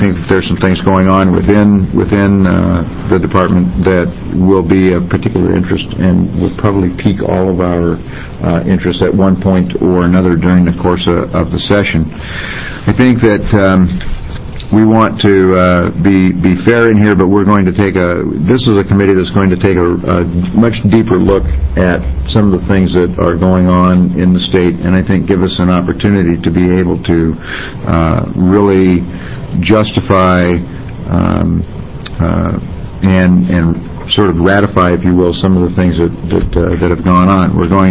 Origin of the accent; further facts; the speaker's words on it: Wilsonville, Oregon, United States; I'm from Wilsonville House District 26, which is Wilsonville, Sherwood, and over to Gaston.